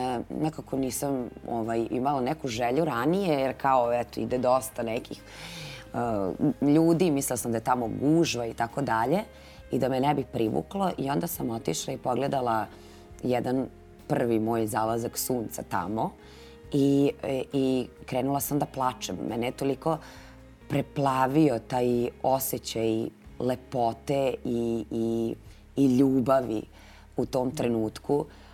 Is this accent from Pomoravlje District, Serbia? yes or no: no; Stanišić, Vojvodina, Serbia; Ja sam inače sa sela, ja sam iz Stanišića, negde u svoje trećoj, četvrtoj godini sam se preselila u grad.